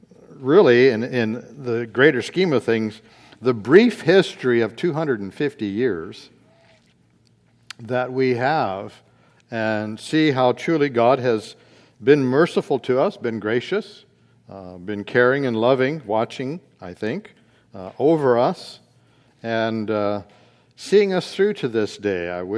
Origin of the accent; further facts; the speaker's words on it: United States; We love our country.